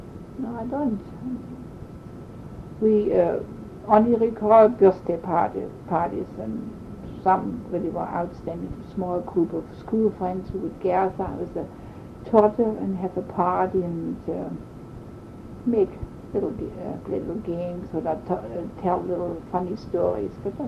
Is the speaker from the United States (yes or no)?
no; Kahla, Thuringia, Germany; moved away as an adult; now in Canada; I was born in Carla, Thuringia, Germany, 1928.